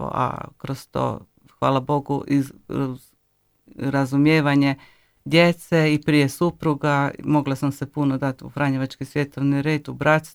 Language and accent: Croatian; Karlovac, Karlovac County, Croatia; Dolazim iz Karlovca.